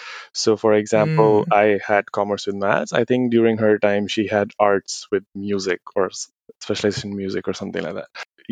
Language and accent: English; Rajouri Garden, Delhi, India; While growing up, I grew up in Rajouri Garden. I was born in Rajouri Garden before moving to Dwarka.